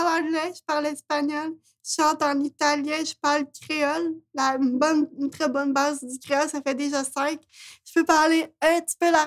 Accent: Quebec, Canada; je suis québécoise

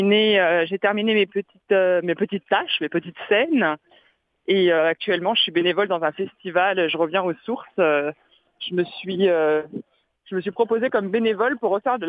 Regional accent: Melun, Île-de-France, France; Donc, ça se passe à Melun, dans ma ville natale.

